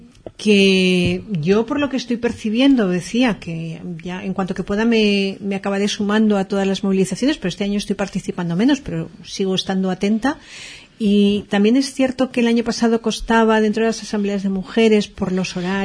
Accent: Madrid, Community of Madrid, Spain; yo creo que el valenciano, lo dice una madrileña, muchísimo

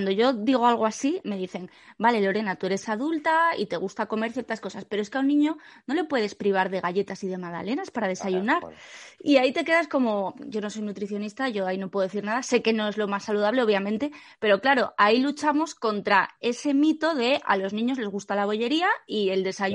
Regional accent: Asturias, Spain; yo soy asturiana

